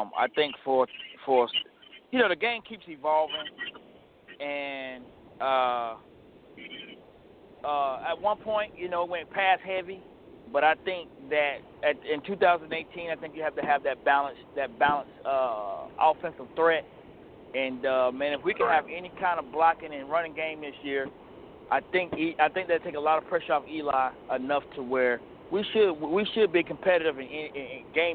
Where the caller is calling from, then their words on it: Atlanta, Georgia, United States; I'm calling from Atlanta, Georgia.